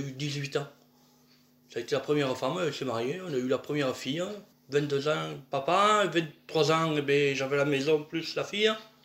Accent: Albi, Occitanie, France; Ben, je viens d'Alpi, dans le Tarn. Donc, je suis né en 63. Mon père était postier. Ma mère était assistante maternelle à la maison.

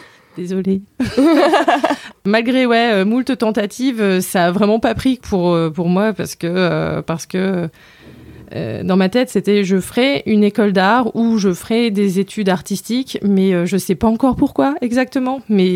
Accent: Normandy, France; moved away; je suis artiste, illustratrice et graphiste par moment. Je viens de Normandie. J'ai très vite bougé de Normandie pour faire ce que je voulais faire.

